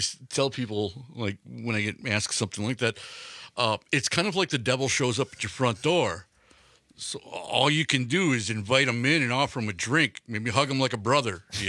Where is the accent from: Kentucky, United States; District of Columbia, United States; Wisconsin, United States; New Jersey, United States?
Wisconsin, United States; Milwaukee; born or raised there